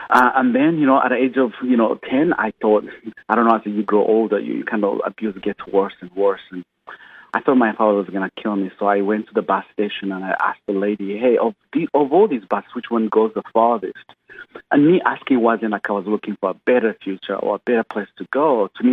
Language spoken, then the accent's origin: English; Uganda; You know, well, I grew up in Uganda, poor of the poorest.